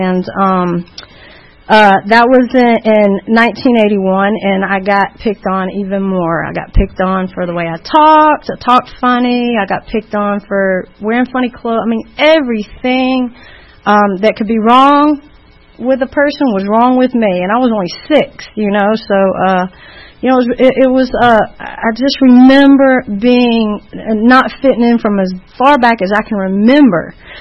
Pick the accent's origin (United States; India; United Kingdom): United States; Marietta, Georgia; I was born in 74 in Marietta, Georgia, born and raised, to a 16-year-old mother and 17-year-old father